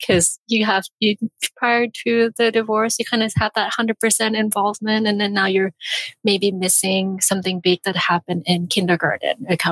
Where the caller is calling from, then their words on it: British Columbia, Canada; I'm calling in from British Columbia, Canada.